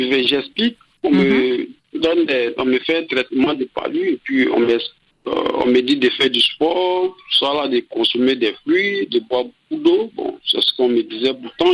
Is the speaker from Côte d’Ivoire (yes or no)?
yes; Côte d’Ivoire; Non, je suis originaire du Nord.